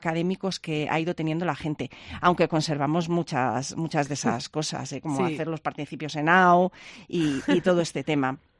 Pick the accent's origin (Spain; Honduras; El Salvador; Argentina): Spain; Valladolid, Castile and León; aquí cuando decimos que somos de Valladolid, que no tenemos acento, tal, es que no nos oímos a nosotros mismos